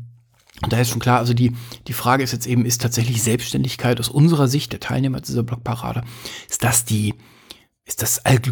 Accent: Hanover, Lower Saxony, Germany; Ein super Beispiel dazu ist mir in meiner Heimatstadt Hannover nicht über den Weg gelaufen

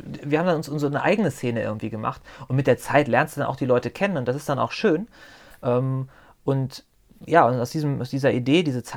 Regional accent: Solingen, North Rhine-Westphalia, Germany; zur Musikgeschichte von meiner Heimatstadt, von Solingen, zu forschen.

